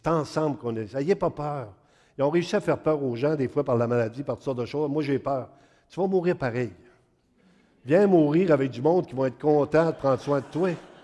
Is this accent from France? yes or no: no; Mont-Joli, Quebec, Canada; Moi, je viens de Mont-Joli. D'autres, on est bourrés de neige, c'est pas pareil.